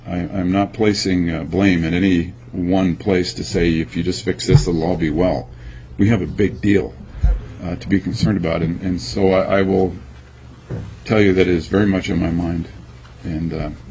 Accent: Fairbanks, Alaska, United States; I was born and raised in Alaska. I was born in the territory. And this is very personal to me, so bear with me if you would. I grew up in Fairbanks.

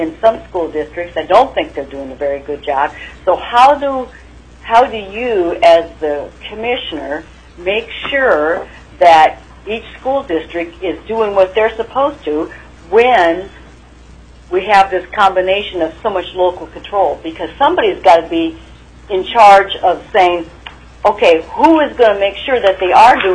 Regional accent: Alaska, United States; And I'm from Southeast Alaska.

